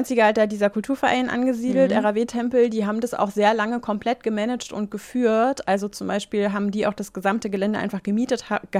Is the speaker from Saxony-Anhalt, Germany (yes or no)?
no; Berlin, Germany; ich komme ja aus Berlin